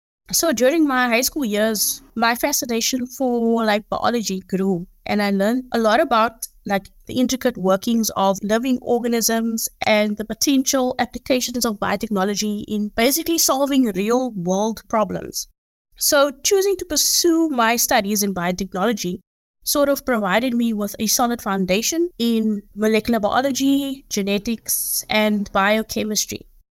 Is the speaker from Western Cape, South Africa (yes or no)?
yes; Grassy Park, Western Cape, South Africa; I grew up in Grassy Park in a very close-knit community.